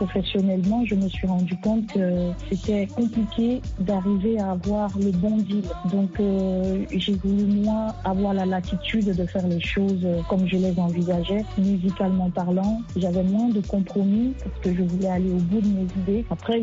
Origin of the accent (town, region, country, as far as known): Anglophone Cameroon, Cameroon